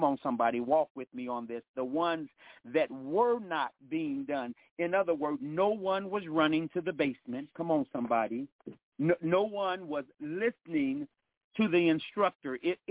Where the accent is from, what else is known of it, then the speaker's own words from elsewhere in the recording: Midwest, United States; Growing up in the Midwest, it's always allowed me the opportunity to be a part of a great tradition.